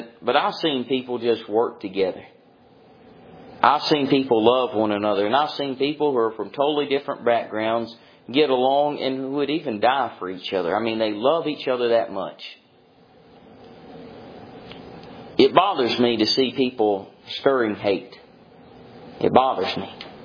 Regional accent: Mississippi, United States; You know, in my home state of Mississippi all my life.

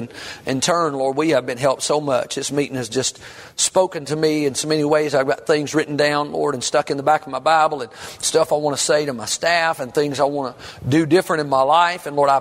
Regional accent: Kentucky, United States; I thought, Canada. That's a far cry for a little Kentucky boy.

